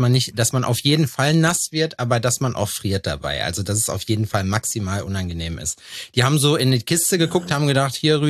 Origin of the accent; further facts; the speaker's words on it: North Rhine-Westphalia, Germany; saß ich an der Glör bei uns an der Talsperre rum in meiner Heimat